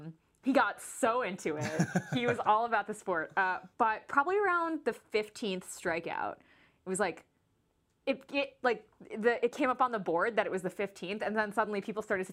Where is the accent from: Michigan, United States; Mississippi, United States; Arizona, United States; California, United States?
Michigan, United States; Detroit; I am from Detroit, as everyone knows, and I wore a lot of Tigers gear.